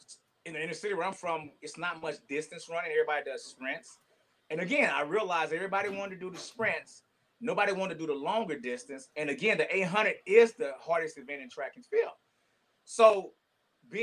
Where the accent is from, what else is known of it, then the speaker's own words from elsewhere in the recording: Fort Worth, Texas, United States; I'm from Fort Worth. That's 25 minutes away.